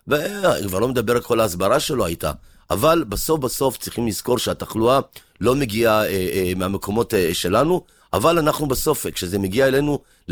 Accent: Southern District, Israel; אנחנו באים מהדרום, ואתה יודע, בדרום נופלים טילים

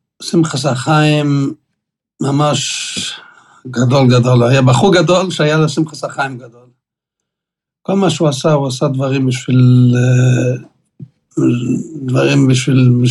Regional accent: Canada; אנחנו באים מקנדה, כן?

